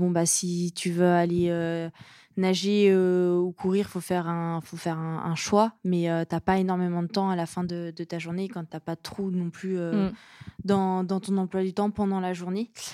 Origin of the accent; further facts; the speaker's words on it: Chambéry, Auvergne-Rhône-Alpes, France; Du coup, je viens de Chambéry, donc du coup, voilà.